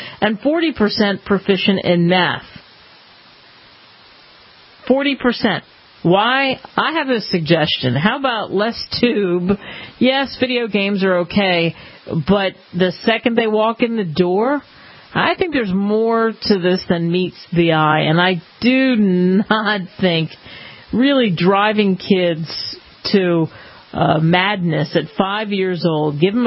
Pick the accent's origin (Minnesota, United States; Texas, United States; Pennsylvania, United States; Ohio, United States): Pennsylvania, United States; Philadelphia; Philadelphia, my hometown, is the place that is recognized for lots of famous men like Ben Franklin.